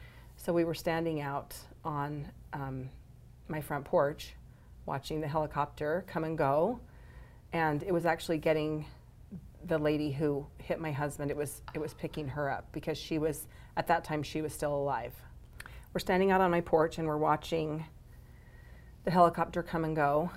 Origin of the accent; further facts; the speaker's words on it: Preston, Idaho, United States; So then we moved back to my hometown, actually, of Preston, Idaho.